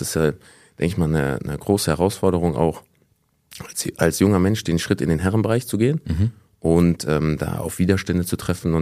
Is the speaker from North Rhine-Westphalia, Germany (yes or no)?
yes; Wuppertal, North Rhine-Westphalia, Germany; da bin ich aufgewachsen in Wuppertal.